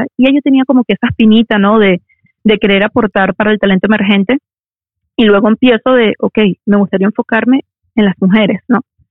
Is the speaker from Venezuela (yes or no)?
yes; Venezuela; moved away as an adult; now in New York, United States; crecí como activista político en Venezuela. Luego, cuando me mudo a Nueva York, por razones obvias, ¿no? Que me voy de Venezuela, como todo inmigrante